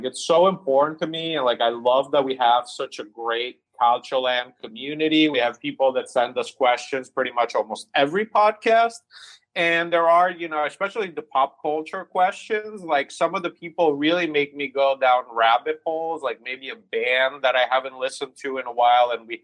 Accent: Italy; because I grew up in Italy reading a lot of his work

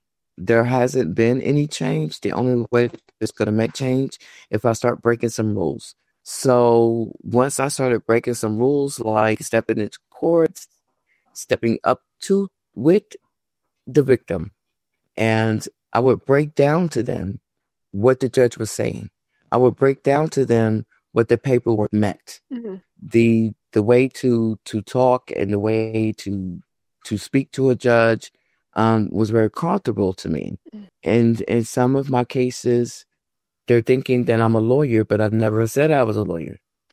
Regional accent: New Jersey, United States; also born or lived in North Carolina; I'm not from North Carolina. I'm from New Jersey. I lived there because that's where my dad went.

